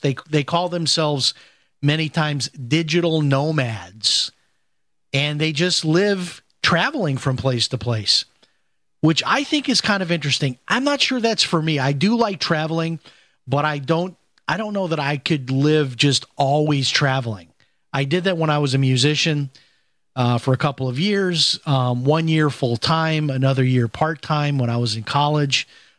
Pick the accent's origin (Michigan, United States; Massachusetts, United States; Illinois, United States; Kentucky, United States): Illinois, United States; Chicago; I grew up in Chicago, and we used to go down to the Museum of Science and Industry in downtown Chicago.